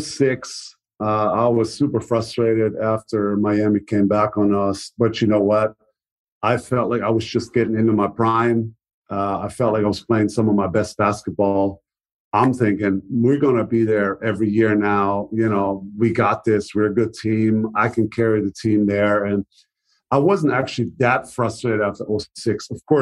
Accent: Germany; now in Dallas, United States; actually Ross Perot flew in to Germany, to my hometown, to come for a press conference.

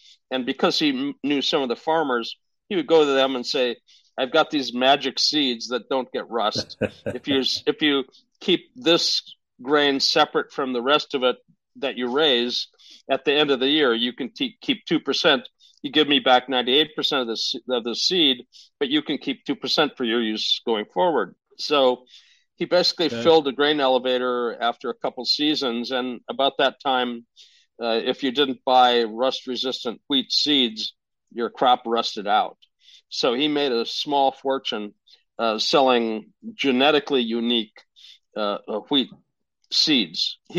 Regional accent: Fargo, North Dakota, United States; born there; I was born in Fargo at St. Luke's Hospital.

